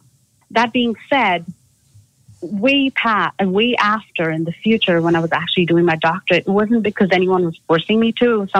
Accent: India; now in United States; No. So I actually grew up in India.

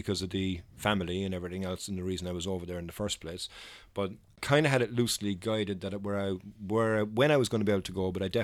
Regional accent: Ireland; I am from Ireland. I'm a photographer. I'm here on vacation.

